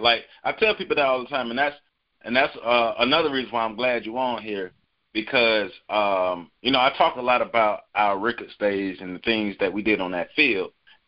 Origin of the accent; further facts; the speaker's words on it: the South, United States; y'all know we come straight from the South as we bring y'all this sports news